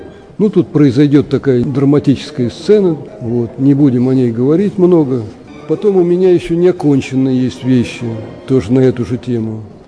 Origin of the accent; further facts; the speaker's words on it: Nizhny Novgorod, Nizhny Novgorod Oblast, Russia; moved away; Я когда приехал сюда в 63-м году, сам-то я из Нижнего Новгорода